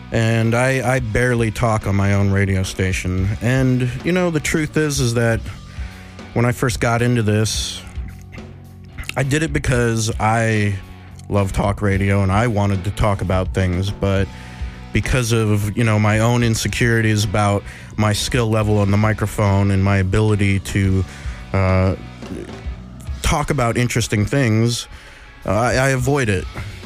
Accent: Hawaii, United States; born there; also born or lived in Washington / South Carolina; and I was born in Hawaii, and we lived in Washington State and South Carolina and probably a few other places that I don't even remember.

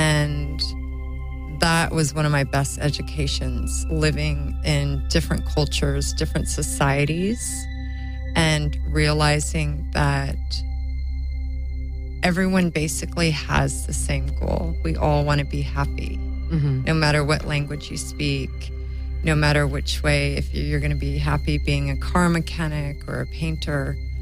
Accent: Hawaii, United States; born there; My background, well, I was born in Hawaii, and my mother is very creative as well.

